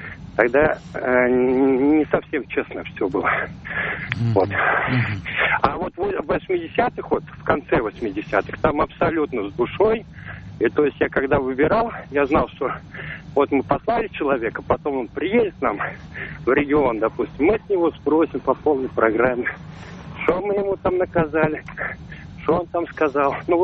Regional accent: Moscow, Russia; я из Москвы.

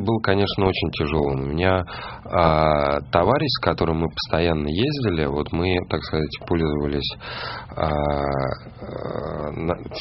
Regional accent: Moscow, Russia; accent: Moscow; потому что мой московский акцент, он прекрасно читается там, вот в тех краях.

